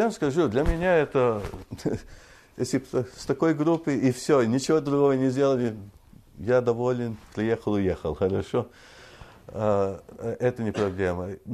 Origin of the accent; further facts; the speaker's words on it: Canada; moved away as an adult; now in United States; Я вырос в Канаде, там служения никакое не было насчет военного. Перешел в Америку